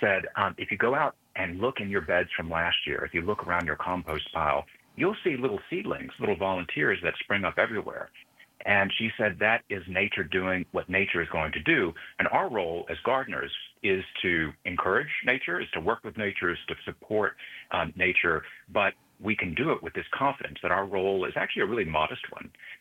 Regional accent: the South, United States; So I'm a Southerner.

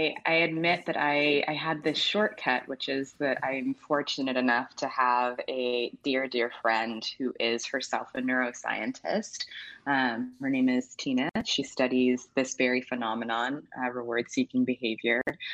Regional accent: Huntsville, Alabama, United States; moved away as an adult; also born or lived in Ghana; I was born in Ghana, but I grew up mostly in Huntsville, Alabama, where much of this novel is set.

